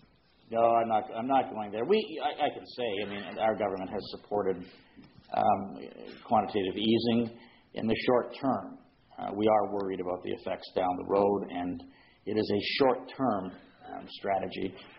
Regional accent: Montreal, Quebec, Canada; I grew up in Montreal in the 1960s, Went to Loyola High School in Montreal.

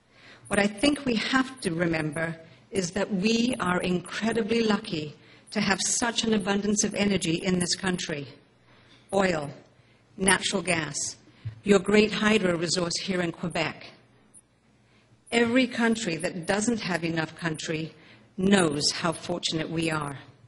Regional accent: Malawi; I grew up in Malawi. It's one of the poorest countries in Africa.

